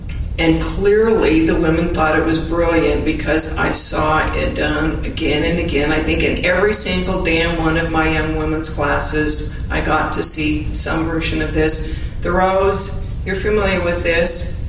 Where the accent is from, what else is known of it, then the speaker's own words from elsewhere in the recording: Provo, Utah, United States; I grew up in Provo. My father taught chemistry at BYU for 40 years. And it was a very traditional Mormon household.